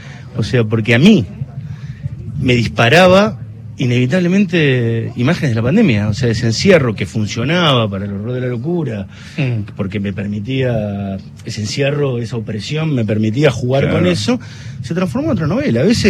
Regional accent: San Martín, Buenos Aires Province, Argentina; Viví yo la dictadura, en toda mi infancia. Yo soy de San Martín, pasaba por el Liceo Militar

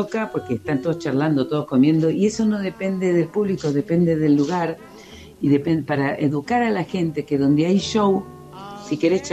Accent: Buenos Aires, Argentina; now in Bariloche, Argentina; Yo vengo de Buenos Aires, pero ya hace 40 años que estoy en Bariloche.

